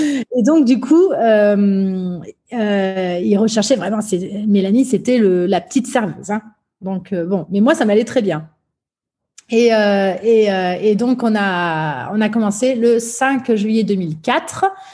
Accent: Provence-Alpes-Côte d'Azur, France; accent: Marseille; je suis allée là-bas avec mes rajouts et mon petit accent marseillais à l'époque

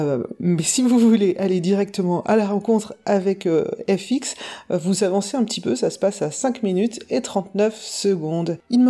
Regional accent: Normandy, France; Alors forcément, je suis normande

